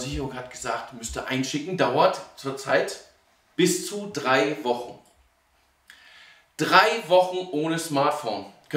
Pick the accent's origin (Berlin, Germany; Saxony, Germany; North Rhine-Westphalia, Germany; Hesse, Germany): Berlin, Germany; Ich bin in einem Umfeld groß geworden, das man mit ruhigem Gewissen Ghetto nennen kann. Wenn ich heute sage, ich habe meine Kindheit in Zehlendorf verbracht